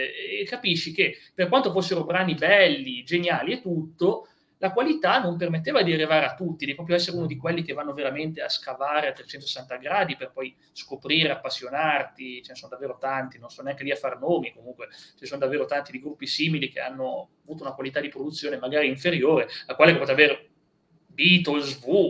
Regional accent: Piedmont, Italy; sono un piemontese senza mare nei dintorni che mangia pesce non pescato quel giorno lì

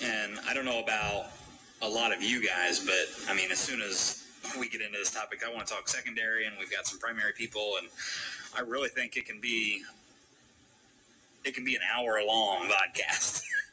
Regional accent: Rushville, Indiana, United States; there is no other pizza king that I have ever been to that has lived up to my hometown pizza king. The pizza king in Rushville, Indiana

